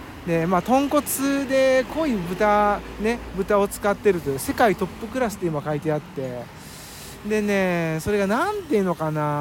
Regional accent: Miyazu, Kyoto, Japan; 僕は丹後のね宮津の出身で、周りが田舎でねこういうラーメン屋さんほとんどなかったんですよね

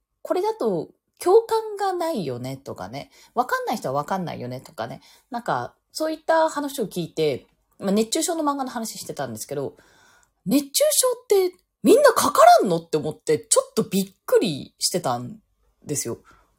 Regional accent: Okinawa, Japan; 地元に帰るとしたらね、沖縄。

